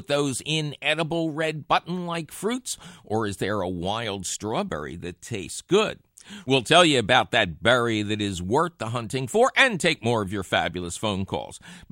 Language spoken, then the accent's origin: English; Philadelphia, Pennsylvania, United States; Because growing up in Philly, you can rattle off the four squares